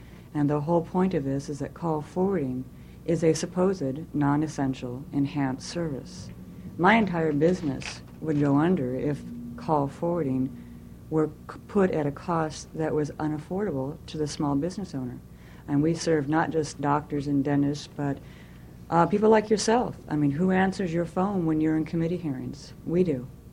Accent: Portland, United States; I am from Portland

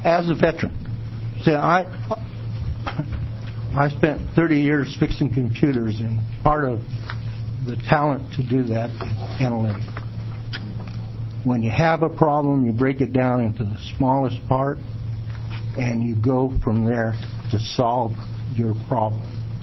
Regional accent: Dallas, Oregon, United States; I'm from Dallas, Oregon. I entered the Army from Corvallis, Oregon.

